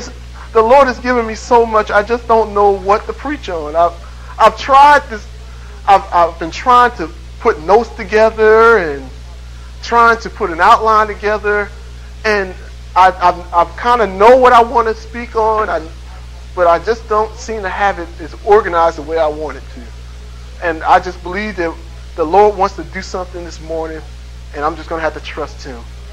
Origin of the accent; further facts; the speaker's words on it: Trenton, New Jersey, United States; because I come from Trenton, New Jersey. We grew up on the streets, man.